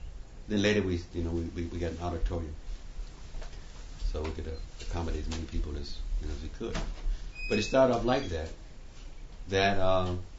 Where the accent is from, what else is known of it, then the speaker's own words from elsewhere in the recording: United States; practically every country in the world I go to, except America. And I'm American.